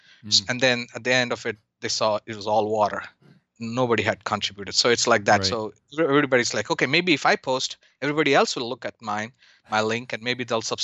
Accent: India; So growing up in India many years ago, we didn't have many channels.

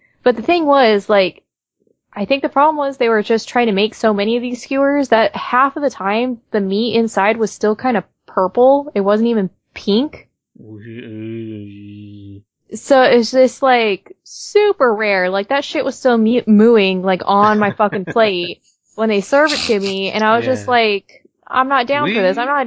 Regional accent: West Coast, United States; but I'm from the West Coast, and we don't do humidity at all.

